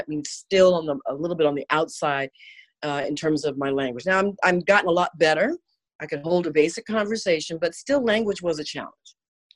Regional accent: United States; now in Netherlands; did not really keep the language alive in me because, well, I'm American, and she wanted me to be a la Americana.

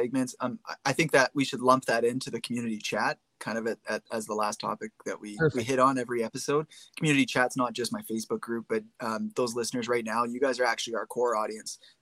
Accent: Canada; As a Canadian, I have to have a broker sometimes because shipping costs too much from U.S. sellers.

